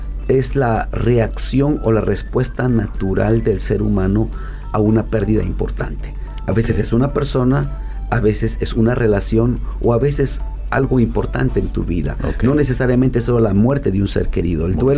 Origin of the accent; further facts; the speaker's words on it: Guatemala; now in Los Angeles, United States; Soy guatemalteco, pero 26 años viviendo en Los Ángeles, California.